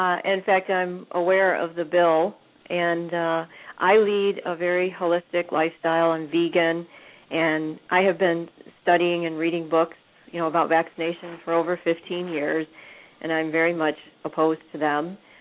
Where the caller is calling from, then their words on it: Michigan, United States; I'm calling from Michigan.